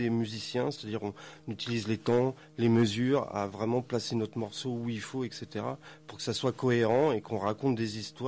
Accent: France; Chez nous en France, et justement ça se fait très peu.

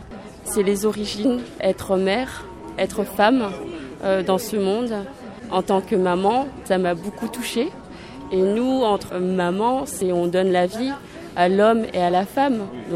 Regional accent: Cambodia; now in France; Je viens du Cambodge, je suis arrivée en France, on m'a imposé un lieu, donc je me suis adaptée

